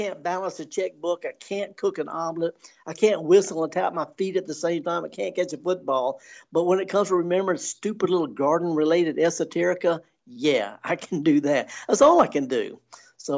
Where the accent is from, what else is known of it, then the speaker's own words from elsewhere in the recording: Mississippi, United States; I'm from the Delta.